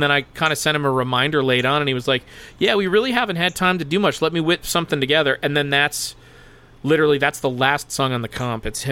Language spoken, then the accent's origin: English; Michigan, United States; We're going to Chicago, Madison, Milwaukee, and then we're from Michigan.